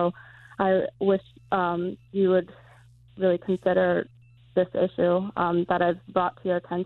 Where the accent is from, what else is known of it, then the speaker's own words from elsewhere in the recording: Hurley, New York, United States; Hi, this is … I'm from Hurley, New York.